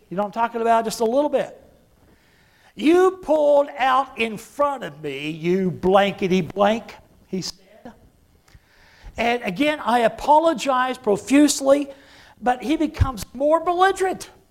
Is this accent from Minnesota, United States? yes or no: no; Texas, United States; I still had Texas plates on my van, and so I said, I'm from Texas.